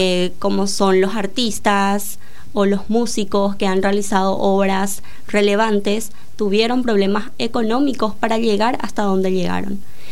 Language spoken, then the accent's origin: Spanish; Minga Guazú, Alto Paraná, Paraguay; yo soy de Mingaguazú específicamente, y en mi ciudad habían tantos jóvenes sobresalientes